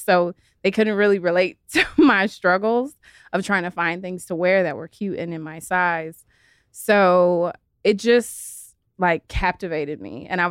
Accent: Los Angeles, California, United States; I'm born and raised in LA. So I'm like a true LA girl. I'm never leaving, by the way. So yeah, these are my roots. This is my home.

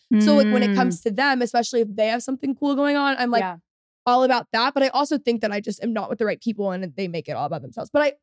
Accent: Texas, United States; I am a Texan through and through. And I'm a Texas girl.

